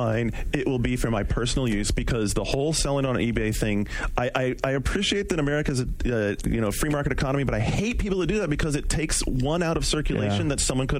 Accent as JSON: {"language": "English", "region": "Texas", "country": "United States", "tie": "born or raised there", "said": "I grew up in Texas."}